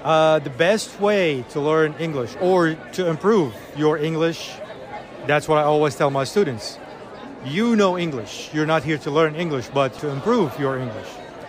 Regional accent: Iraq; first language Arabic; English is a second language; now in Bowling Green, United States; I am originally from Iraq. So my first language is Arabic, but I have been here in the United States for almost 13 years. And I work and teach ESL in Kentucky, in Bowling Green.

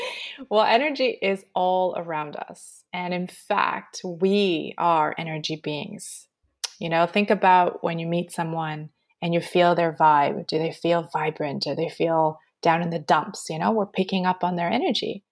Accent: Montreal, Quebec, Canada; now in Australia; I'm in Australia, but I used to be in Canada. I'm born and raised in Montreal. I'm second generation Canadian

